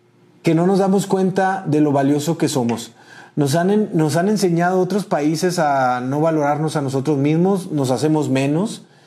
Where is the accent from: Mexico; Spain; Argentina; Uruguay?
Mexico; La realidad es que si como mexicanos nos respetamos y nos valoramos, yo creo que podríamos lograr muchas cosas.